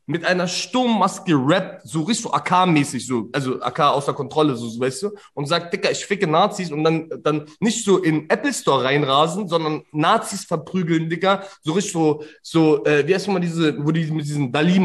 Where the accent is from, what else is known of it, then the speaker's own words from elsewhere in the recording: Berlin, Germany; ich als Berliner Ausländer